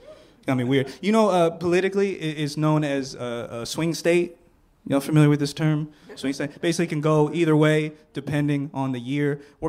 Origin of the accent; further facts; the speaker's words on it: Iowa, United States; There was actually a story out of my hometown recently where a group of neo-Nazis, for real, hung up a sign over the highway that said the Holocaust wasn't real. It's like, Iowa has gone too far right.